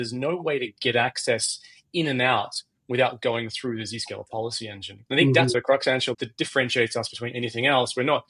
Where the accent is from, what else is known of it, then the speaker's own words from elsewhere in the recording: Australia; I'm Australian